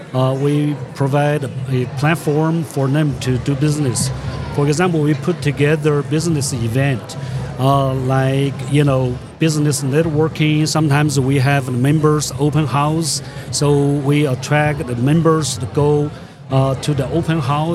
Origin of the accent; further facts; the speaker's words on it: China; English is a second language; now in United States; I'm from mainland China. Okay. Southwest of China.